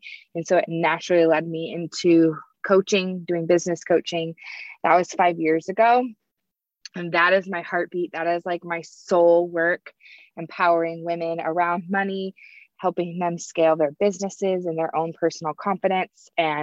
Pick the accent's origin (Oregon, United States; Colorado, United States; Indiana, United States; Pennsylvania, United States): Indiana, United States; Indianapolis; I'm from Indy. Yes. And we spend our summers up in Northern Michigan, Traverse City, my favorite place on earth.